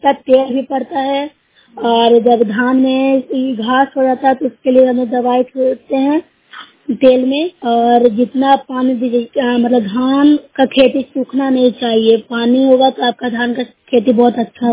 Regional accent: Bihar, India; मैं नूरशहर प्रखंड से हूँ, जिला नालंदा की रहने वाली निवासी हूँ।

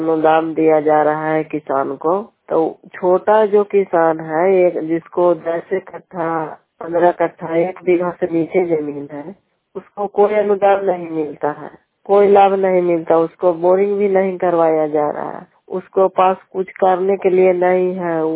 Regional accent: Bihar, India; घर खरवार, मैं हरनौत ब्लॉक के रहने वाली हूँ, जिला नालंदा।

